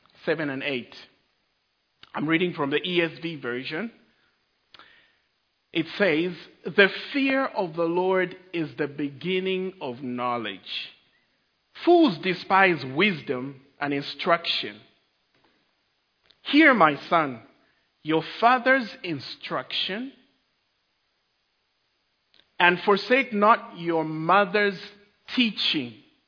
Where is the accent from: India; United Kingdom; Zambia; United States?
Zambia; Copperbelt; I grew up in the Copper Belt. Yeah, Kopala, you know.